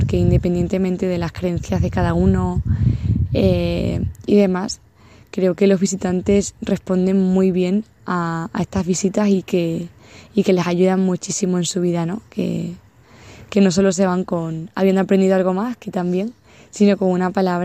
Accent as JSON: {"language": "Spanish", "town": "Badajoz", "region": "Extremadura", "country": "Spain", "said": "bueno, soy de Badajoz, tengo 19 años."}